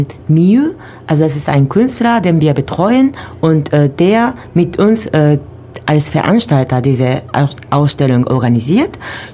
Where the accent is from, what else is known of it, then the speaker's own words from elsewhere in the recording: Japan; now in Ulm, Germany; Also wir sind beide Japaner.